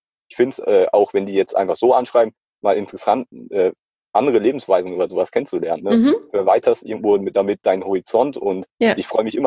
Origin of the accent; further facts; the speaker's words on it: Hesse, Germany; Ich komme aus Hessen, also Apfelwein.